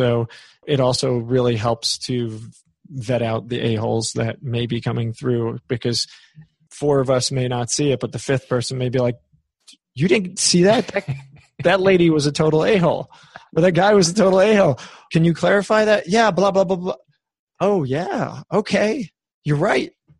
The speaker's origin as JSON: {"language": "English", "region": "New York", "country": "United States", "said": "Look, I'm from New York."}